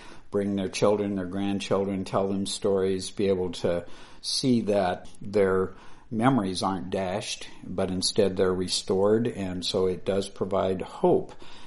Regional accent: Iowa, United States; I grew up in Iowa and recognized the history

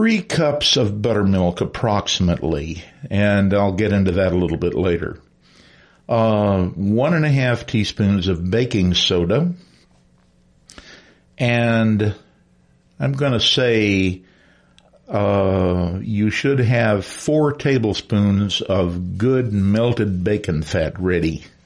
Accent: Arkansas, United States; now in Ames, United States; I came here from Arkansas, and because of that, I have a little bit of experience with Southern cooking.

